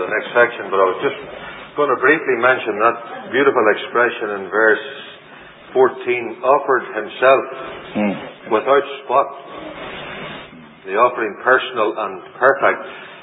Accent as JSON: {"language": "English", "country": "Ireland", "said": "but my go on to the my keeper, and I'm Irish."}